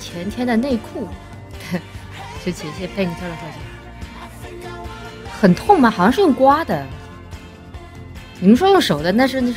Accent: Chongqing, China; 我生活在南方地区，我是重庆人，我们那边不怎么吃玉米。

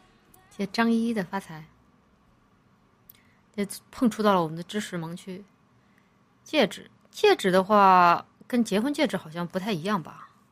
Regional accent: Chongqing, China; 就是我的家乡重庆这边，四川这边订婚什么的就很不怎么样

